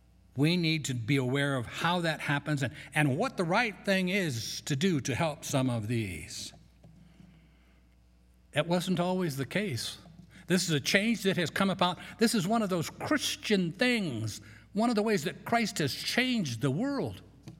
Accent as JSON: {"language": "English", "town": "Grand Junction", "region": "Colorado", "country": "United States", "said": "Well, I'm from Grand Junction."}